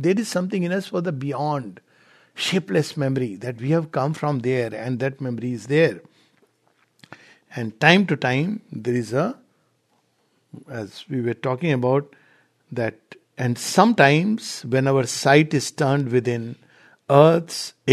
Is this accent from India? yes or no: yes; India; Because in a typical restaurant here, you won't find people talking very loud. But in India, we talk very loudly.